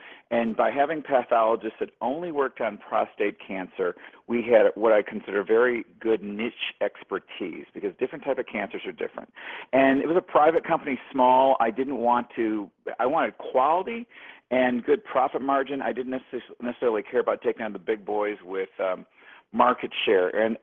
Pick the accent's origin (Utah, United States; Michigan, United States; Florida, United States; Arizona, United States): Michigan, United States; Detroit; Both my parents met when they were police officers in Detroit, and then I was raised in Detroit till the riots and grew up outside, went to Michigan.